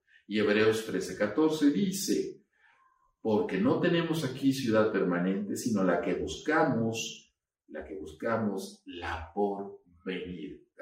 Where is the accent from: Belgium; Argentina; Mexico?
Mexico; como mexicanos, nosotros siempre nos sentimos